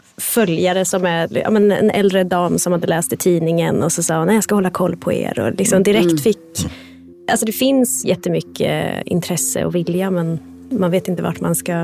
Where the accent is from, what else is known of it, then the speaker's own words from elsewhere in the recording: Norrköping, Östergötland, Sweden; Jag är uppvuxen i Norrköping och liksom har alltid fått höra att det är så mycket kultur där.